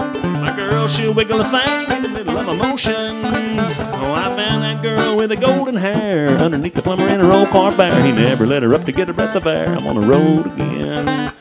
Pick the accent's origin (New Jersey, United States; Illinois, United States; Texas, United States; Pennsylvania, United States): Texas, United States; Austin; now in Northwest, United States; I was born and raised in Central Texas, is where I was born, around the Austin area. 11 years ago, my wife and I moved to the Northwest.